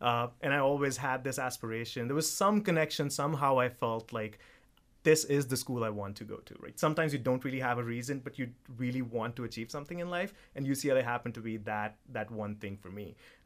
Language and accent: English; New Delhi, Delhi, India; born there; moved away as an adult; also born or lived in Dubai; So I was born in New Delhi in India, and I moved out of India at the age of 18. I moved to Dubai to get my engineering degree.